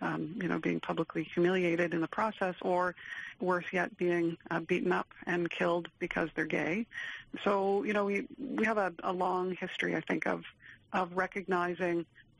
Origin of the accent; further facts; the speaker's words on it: Ontario, Canada; moved away as an adult; now in Nova Scotia, Canada; I'm from Ontario. I moved to Nova Scotia about 20 years ago.